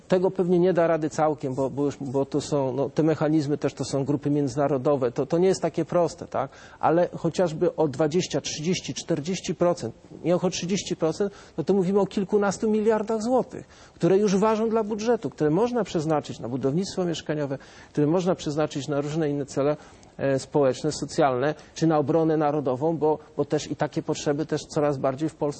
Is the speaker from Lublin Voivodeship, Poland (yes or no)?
no; Olsztyn, Warmian-Masurian Voivodeship, Poland; Olsztyn mam ciągle w głowie, to moje rodzinne miasto